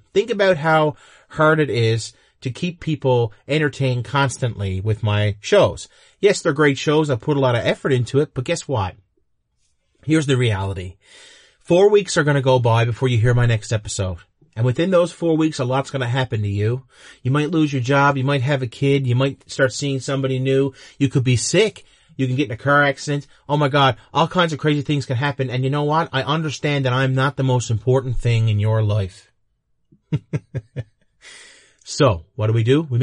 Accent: Canada; it's also Canada Day here in the good old Canada. And yes, I am a Canadian citizen

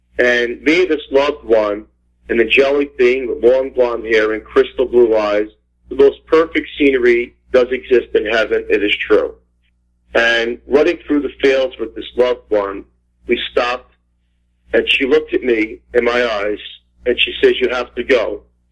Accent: Staten Island, New York, United States; now in Pennsylvania, United States; I'm formerly a New Yorker from Staten Island, New York.

